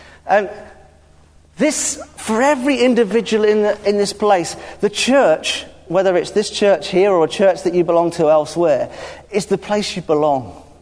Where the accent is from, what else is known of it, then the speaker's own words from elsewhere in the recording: England, United Kingdom; And that really gets us in here as English people, because we don't do that sort of thing. The English culture is to be a little bit sarcastic